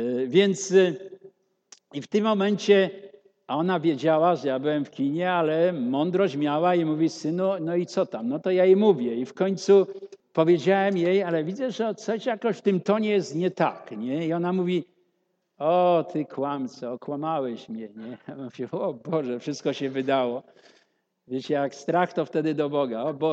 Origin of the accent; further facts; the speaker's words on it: Nysa, Opole Voivodeship, Poland; Ja pochodzę z Nysy, miasta, gdzie wychowałem się.